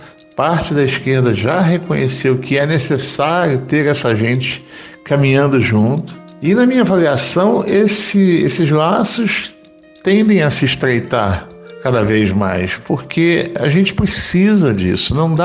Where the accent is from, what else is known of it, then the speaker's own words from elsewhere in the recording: Teresópolis, Rio de Janeiro, Brazil; born there; now in Campina Grande, Brazil; tenho 50 anos, nasci em Teresópolis, no Rio de Janeiro, e hoje moro em Campina Grande, na Paraíba.